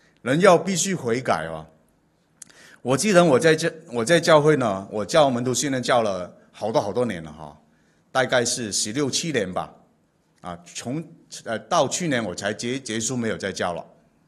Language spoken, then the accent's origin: Chinese; Guangdong, China; 我们广东人说哈，举头三尺有神明嘛